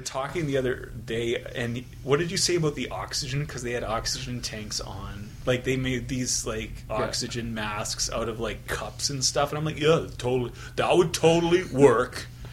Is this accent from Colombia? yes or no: no; Hamilton, Ontario, Canada; Joel and I are East Enders, so we're bottom of the barrel here.